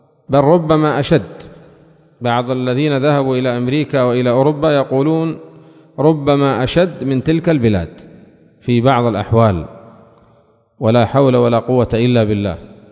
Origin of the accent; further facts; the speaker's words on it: Aden, Yemen; وإذا به يسأل من أين أنت، قلت له من عدن